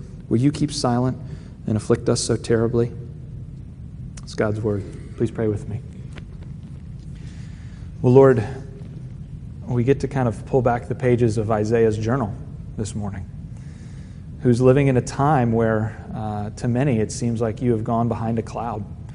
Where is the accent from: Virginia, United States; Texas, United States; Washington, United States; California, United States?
Virginia, United States; Virginia Beach; We were down in Virginia Beach, which is my hometown. My mom lives right on the bay.